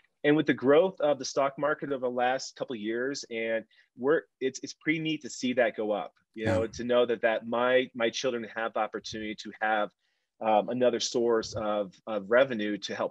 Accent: Longmont, Colorado, United States; I was born and raised here in Longmont, fourth generation Longmont citizen here

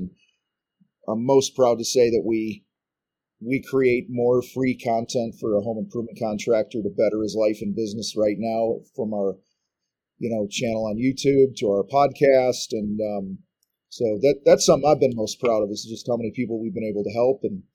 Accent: Chicago, Illinois, United States; And, you know, I grew up outside of Chicago in a contractor family with a dad who was a tile guy and an uncle who was a painter, grandfather who was a painter

